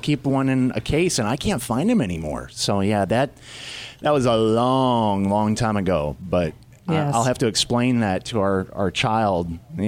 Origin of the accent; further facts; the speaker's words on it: Rockford, Illinois, United States; In fact, there was a diaper service in my hometown of Rockford, Tidy Dighty Diaper Service.